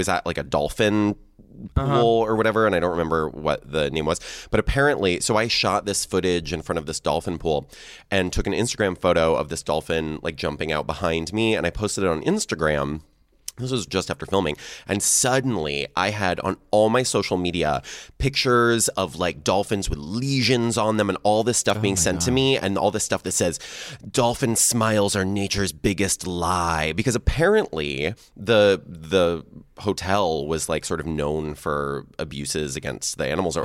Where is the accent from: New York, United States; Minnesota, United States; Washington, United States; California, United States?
Washington, United States; Seattle; I'm from Seattle.